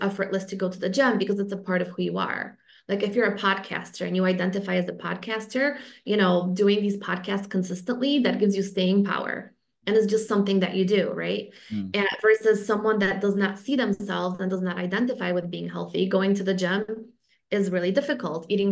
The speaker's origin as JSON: {"language": "English", "region": "London", "country": "United Kingdom", "also_born_or_lived": "Lisbon, Portugal", "said": "You know, I'm a Londoner, I'm a, you know, Lisbonian, for lack of a better word, right?"}